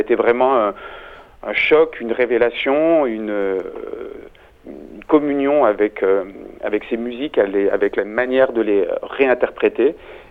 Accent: Aurillac, Auvergne-Rhône-Alpes, France; born there; je suis né à Aurillac, dans le Cantal.

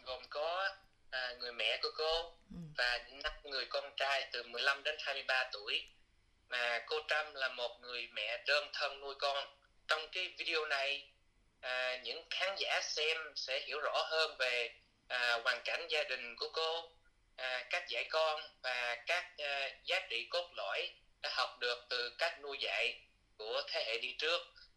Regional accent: Australia; Vietnamese is a second language; Dạ, con được sinh ra và lớn lên tại Úc.

